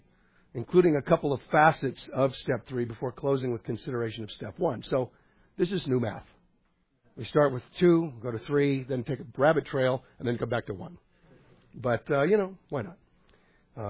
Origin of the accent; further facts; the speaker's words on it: Burbank, California, United States; born there; Someone asked me today, Where are you from? Where were you born? I said, I was in Burbank.